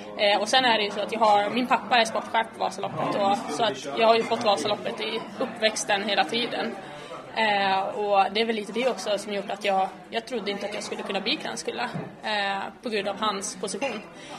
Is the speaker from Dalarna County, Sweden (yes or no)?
yes; Mora, Dalarna County, Sweden; jag är uppvuxen i Mora och har testat på de flesta olika sporterna här i Mora.